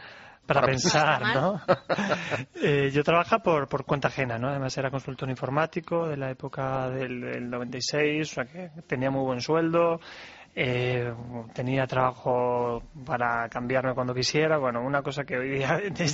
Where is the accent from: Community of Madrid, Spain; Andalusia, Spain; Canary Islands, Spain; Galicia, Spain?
Community of Madrid, Spain; Madrid; Yo siempre digo que soy de Carabanchel, ¿no?, para ilustrar que si desde Carabanchel se puede emprender